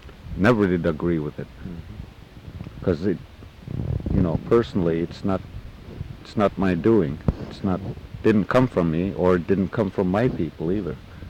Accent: Akiak, Alaska, United States; And I was born and raised in Akiak. I'm a native from this land, and I live off the land.

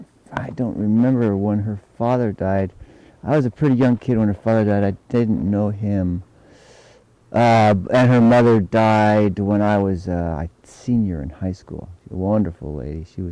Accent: San Francisco, California, United States; Yeah, born and raised in San Francisco, and stayed there a long time until just after college.

